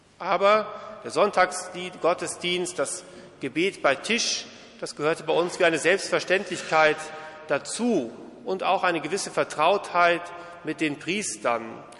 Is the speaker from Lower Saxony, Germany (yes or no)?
yes; Löningen, Lower Saxony, Germany; In meiner Heimatgemeinde in Löningen, im Südoldenburger Land, im Landkreis Cloppenburg, Niedersachsen